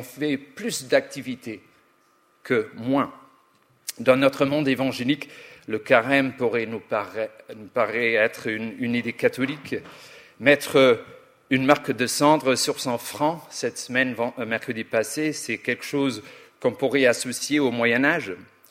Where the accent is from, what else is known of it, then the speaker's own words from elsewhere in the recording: Belfast, Northern Ireland, United Kingdom; French is a second language; j'ai grandi à Belfast.